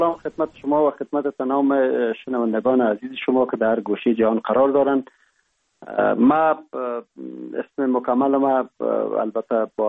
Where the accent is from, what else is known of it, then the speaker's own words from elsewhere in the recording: Kapisa, Afghanistan; born there; ما متولد سال 1347 ولسوالی سی اول کوهستان ولایت کاپیسا میباشیم و در یک فامیل روشن فکر دیده به جهان گشودیم.